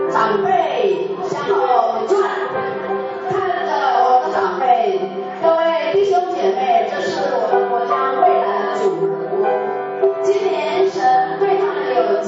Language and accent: Chinese; China; 就好像我们中国人的年历跟西洋历也不一样